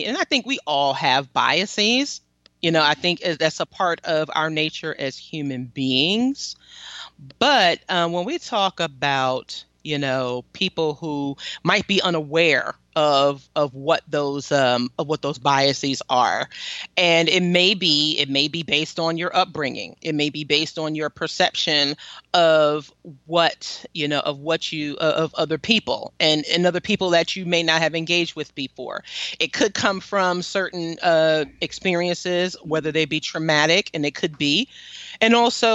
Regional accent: New York, United States; I was born, I'm from New York, and I'm a product of the public school system.

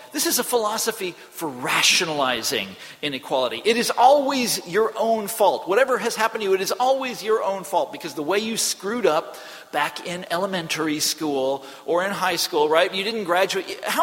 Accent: Kansas, United States; I'm from Kansas, folks, and I can't help but think that populism by itself is a very healthy thing.

